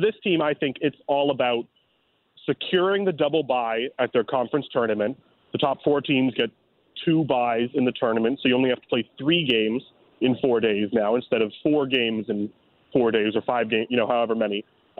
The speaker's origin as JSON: {"language": "English", "town": "Toronto", "region": "Ontario", "country": "Canada", "tie": "born or raised there", "said": "the Blue Jays, my hometown Blue Jays."}